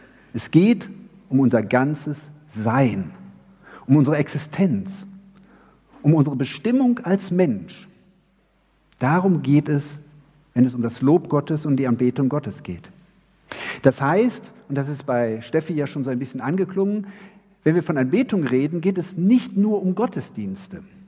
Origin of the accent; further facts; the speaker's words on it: Cologne, North Rhine-Westphalia, Germany; Es war 1984, da war ich 16 Jahre alt, haben wir mit dem CVJM Köln, ich komme aus Köln